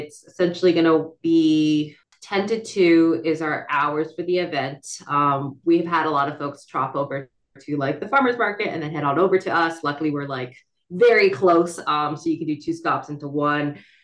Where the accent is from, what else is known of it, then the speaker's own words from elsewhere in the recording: California, United States; also born or lived in East Coast; now in Chico, United States; And born and raised in California, spent some time on the East Coast though. And after lockdown, after the hiatus of the pandemic, decided I wanted to come back to California and found my way to Chico.